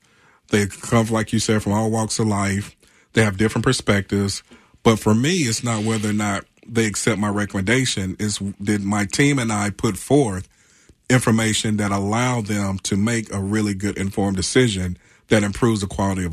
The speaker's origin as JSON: {"language": "English", "town": "Fayetteville", "region": "North Carolina", "country": "United States", "tie": "born or raised there", "said": "having that experience firsthand with my brother growing up in Fayetteville, North Carolina, being raised by my grandmother"}